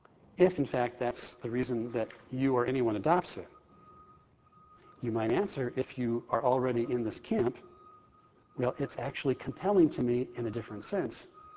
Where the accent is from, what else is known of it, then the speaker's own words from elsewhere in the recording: California, United States; I grew up in California, and you know, in some parts of the country, like where I am now, you see bumper stickers that say, honk if you love Jesus.